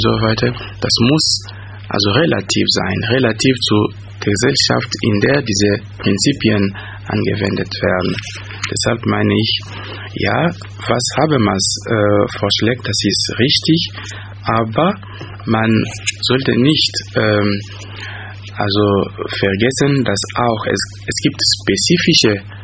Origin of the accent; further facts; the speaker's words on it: DR Congo; German is a second language; moved away as an adult; now in Germany; Ich komme aus Kongo. Ich bin hier in Deutschland seit fast 10 Jahren jetzt. Ich war erstmal an der Uni in Kinshasa, wo ich mein Lizenziat gemacht habe.